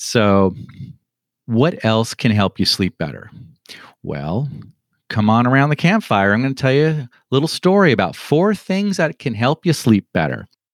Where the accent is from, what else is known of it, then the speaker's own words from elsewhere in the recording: Los Angeles, California, United States; I'm from Los Angeles. I had never been to the East Coast like this. I'd never been to New England.